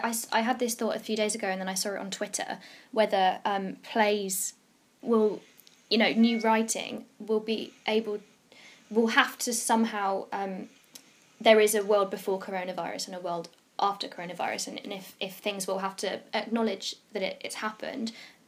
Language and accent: English; France; See, I grew up in France